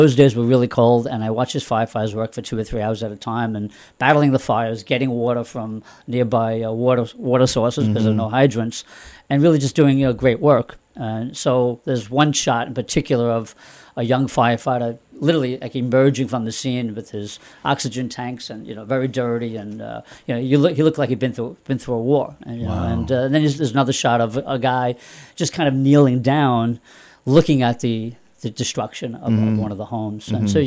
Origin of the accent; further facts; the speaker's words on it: Massapequa, New York, United States; So, and what triggered that was the idea of doing a book about my hometown in Massapequa, Long Island.